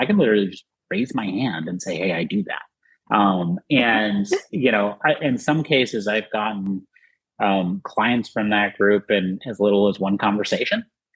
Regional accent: Boston, Massachusetts, United States; It's like, I can say I'm from Boston and that for whatever reason carries weight, even though I never actually see them in person.

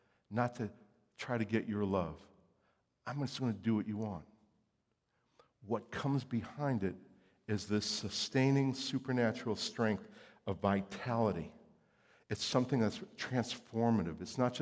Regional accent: New Jersey, United States; I'm originally from New Jersey, and we don't trust anybody, right?

